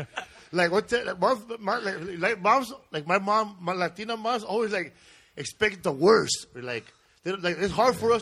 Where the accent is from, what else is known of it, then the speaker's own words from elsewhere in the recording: California, United States; that's funny you say Pico Rivera, because I grew up in Pico Aliso Housing Projects.